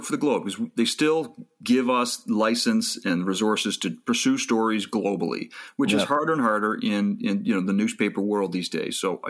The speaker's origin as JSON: {"language": "English", "town": "Saint John", "region": "New Brunswick", "country": "Canada", "tie": "born or raised there", "lives_now": "Ontario, Canada", "said": "And then started working for the daily paper near where I grew up in St. John, and went on to write for newspapers across the country. Eventually settled in Ontario"}